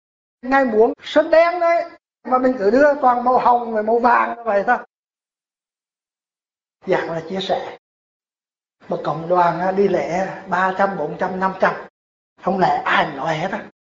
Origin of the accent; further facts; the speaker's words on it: Canada; tôi đây là người Canada gốc Việt Nam.